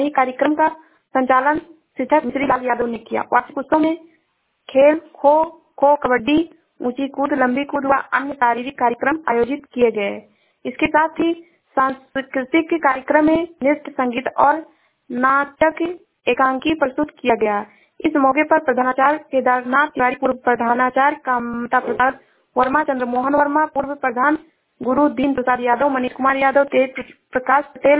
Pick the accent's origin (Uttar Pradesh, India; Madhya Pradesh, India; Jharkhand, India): Uttar Pradesh, India; मैं जिला श्रावस्ती से हूँ।